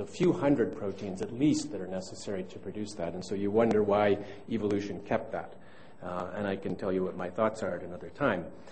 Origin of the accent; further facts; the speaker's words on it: Toronto, Ontario, Canada; born there; in the same year that I was born in Toronto